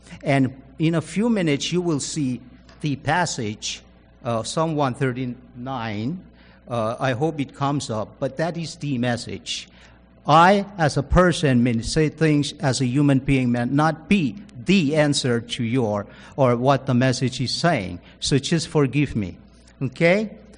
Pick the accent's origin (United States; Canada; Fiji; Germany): Fiji; Rotuma; Graves of our people of whole. Graves from folks that came from Rotuma. We are Rotumans from Fiji. They were buried there.